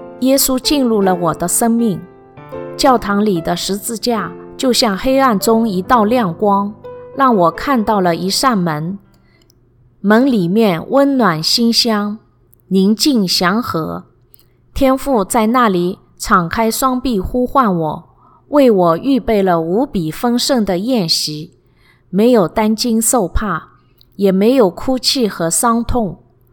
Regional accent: Shanghai, China; 从小在上海长大，先在祖父母身边，后在父母身边。

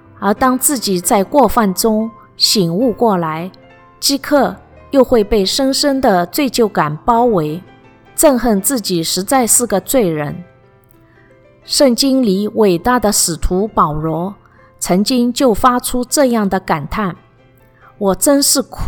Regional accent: Shanghai, China; 从小在上海长大，先在祖父母身边，后在父母身边。

